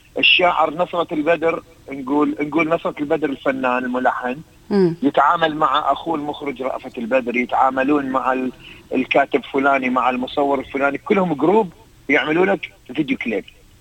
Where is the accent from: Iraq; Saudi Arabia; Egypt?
Iraq